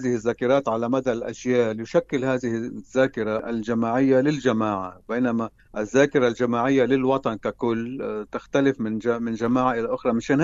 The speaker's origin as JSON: {"language": "Arabic", "country": "Lebanon", "said": "نحن كلبنانيين"}